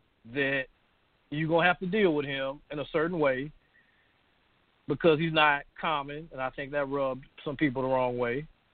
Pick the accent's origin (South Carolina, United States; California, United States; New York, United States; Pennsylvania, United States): South Carolina, United States; Florence; And even in the bottom of your smaller metropolitan areas, my hometown, Florence, South Carolina